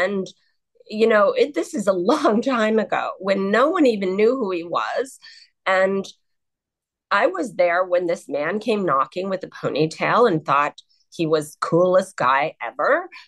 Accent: Canada; And remember, I'm from Canada.

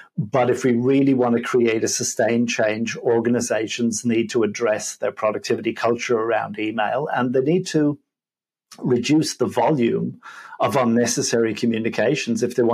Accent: Dublin, Leinster, Ireland; So I was born in Ireland, in Dublin, and, you know, been raised Catholic Irish.

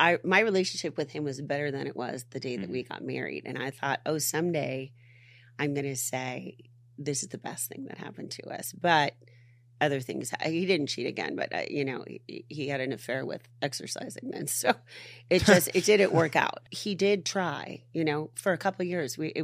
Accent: California, United States; Like, I'm from Orange County. That's where all the men are going out with the young ladies.

